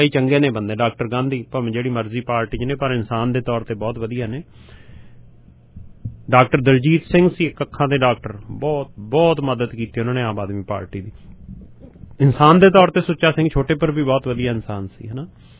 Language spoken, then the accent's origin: Punjabi; Punjab, India; born there; ਅਸੀਂ ਤਾਂ ਉੱਥੇ ਜੰਮੇ ਆ, ਇਸ ਕਰਕੇ ਆਪਾਂ ਪੰਜਾਬ ਨਾਲ ਇਮੋਸ਼ਨਲੀ ਅਟੈਚਡ ਆ